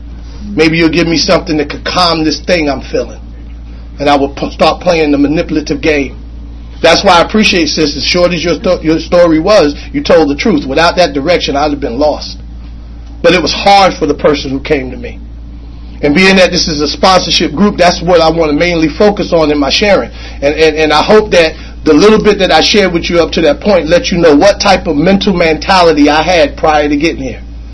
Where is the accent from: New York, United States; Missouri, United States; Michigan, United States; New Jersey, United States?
New Jersey, United States; Jersey City; I grew up in Jersey City.